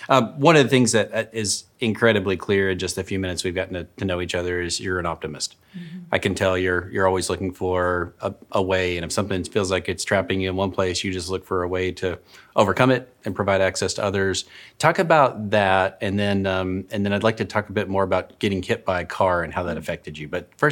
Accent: Arkansas, United States; And where I grew up in the South here in Arkansas, and it was always required and a sign of respect.

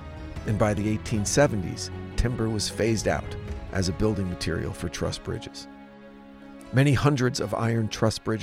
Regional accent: New Jersey, United States; Kind of like the Deer Man, the other urban myth from my hometown in Jersey.

